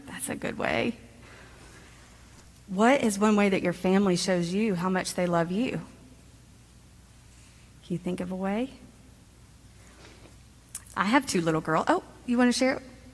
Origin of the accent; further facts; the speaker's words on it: Montgomery, Alabama, United States; I grew up in Montgomery, Alabama, and when I was in sixth grade, I transferred to a new school